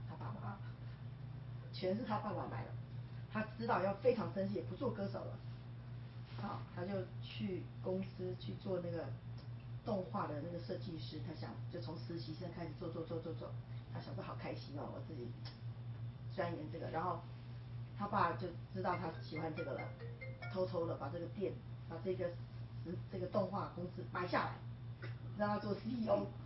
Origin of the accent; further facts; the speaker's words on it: China; 我觉得这个故事就跟我们中国人。跟很多人不一样，我们都会逼小孩或者怎么样。